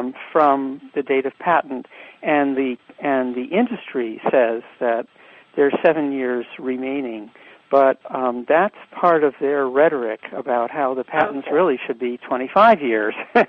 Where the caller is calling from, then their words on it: Princeton, New Jersey, United States; I'm calling from Princeton, New Jersey.